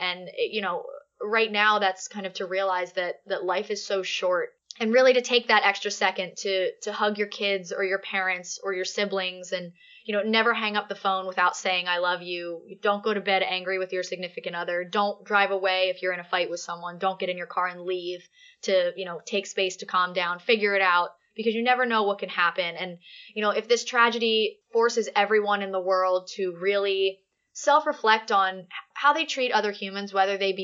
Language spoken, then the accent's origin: English; Philadelphia, Pennsylvania, United States; For me personally, you know, we're from Philly. We're Philly people. We're Philly fans.